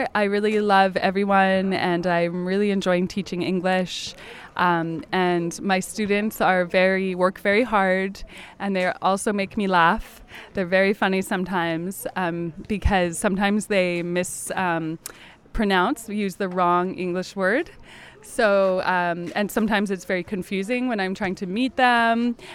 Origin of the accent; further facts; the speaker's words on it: Vancouver, British Columbia, Canada; I'm from Vancouver, Canada